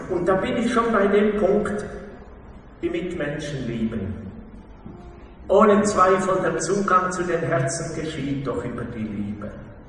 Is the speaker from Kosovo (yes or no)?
no; Austria; Bei uns in Österreich beschäftigen sich die meisten Menschen, wie ich gesagt habe, über Vermittlung einer Person.